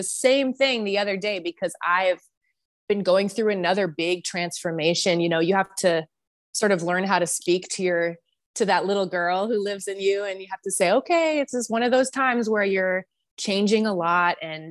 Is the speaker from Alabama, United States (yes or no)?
no; Nebraska, United States; So I grew up in Nebraska, which is in the middle of America. There's, you know, cows and church and really, really, really nice people.